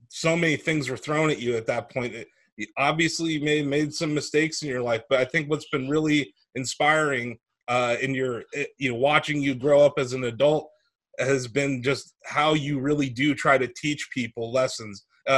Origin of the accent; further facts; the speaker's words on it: Ohio, United States; I'm from Ohio. I live in Canton, Ohio.